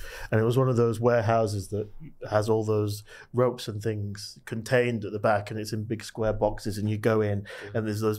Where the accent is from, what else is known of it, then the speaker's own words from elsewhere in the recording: Manchester, North West England, United Kingdom; Well, I'm from Manchester and I went to boarding school in Manchester.